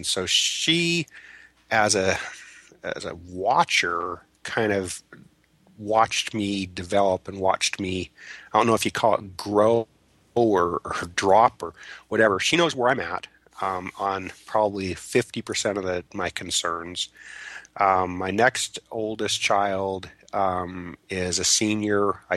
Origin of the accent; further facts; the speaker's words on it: Utah, United States; Well, I grew up in the church. I think I grew up in Utah County and was a very typical member